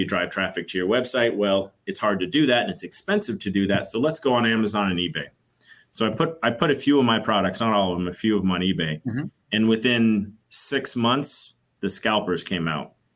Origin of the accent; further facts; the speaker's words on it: Southwest, United States; Yeah, so I grew up in the Southwest of the United States, right? The desert, the high desert.